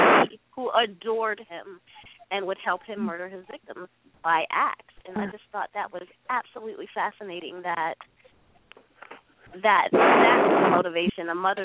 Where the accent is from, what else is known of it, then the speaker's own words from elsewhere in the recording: Baltimore, Maryland, United States; growing up in Baltimore, and just being able to explore the parts of humanity